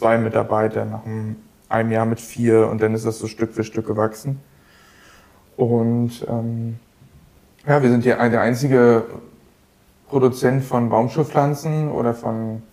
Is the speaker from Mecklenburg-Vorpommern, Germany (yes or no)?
yes; Bergen, Mecklenburg-Vorpommern, Germany; born there; Meine Familie lebt ja schon seit Jahrzehnten auf der Insel Rügen. Ich bin selbst auch in Bergen geboren.